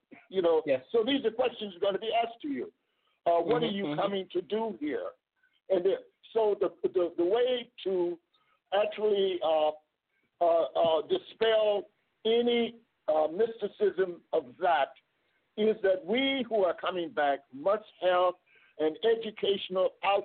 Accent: Ghana; I'm speaking as a Ghanaian, I am a Ghanaian.

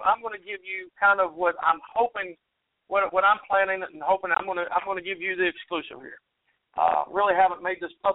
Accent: Martinsburg, West Virginia, United States; I really enjoy Martinsburg, West Virginia, but, you know, it's kind of a loaded one there because it's where I was born and raised.

